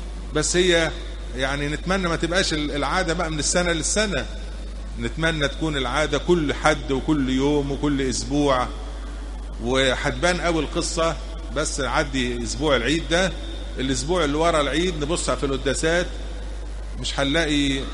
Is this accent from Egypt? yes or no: yes; Egypt; احنا كمسيحيين مصريين